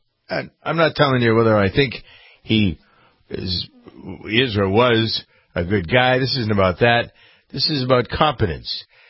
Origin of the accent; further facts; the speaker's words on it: Framingham, Massachusetts, United States; I would start back in my hometown's Framingham, Massachusetts, 26 miles west of Boston